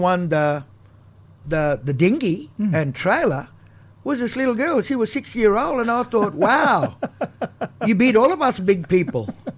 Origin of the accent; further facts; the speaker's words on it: Cairns, Queensland, Australia; we moved to Cairns. Lived at Yorkeys Knob, went to school there, went to Trinity Bay. We grew up in Cairns. I worked at NQA. We lived our lives here.